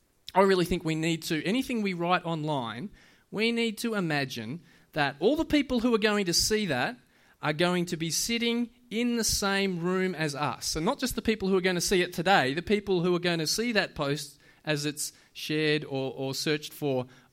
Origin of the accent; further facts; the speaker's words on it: Australia; And as an Aussie, I get it.